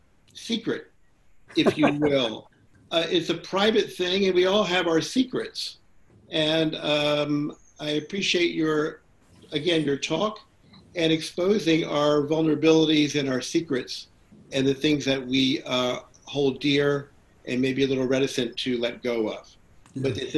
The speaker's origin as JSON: {"language": "English", "region": "Virginia", "country": "United States", "tie": "born or raised there", "said": "In my hometown of Virginia, they finally removed the slave block."}